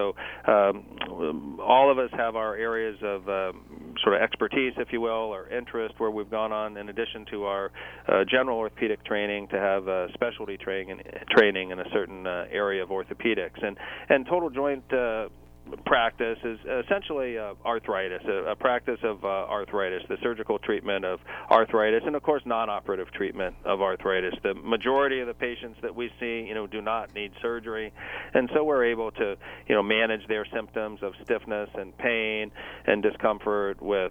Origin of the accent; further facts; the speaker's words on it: Ohio, United States; And as you mentioned, I grew up in Ohio, and I went to did my undergraduate work at Holy Cross down in Massachusetts, and played football there.